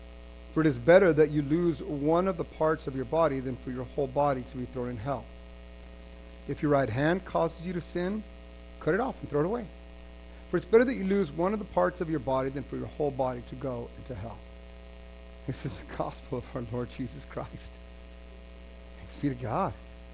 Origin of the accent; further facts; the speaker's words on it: New Mexico, United States; now in California, United States; I come from New Mexico. Like, we Breaking Bad, that's what we're famous for, right?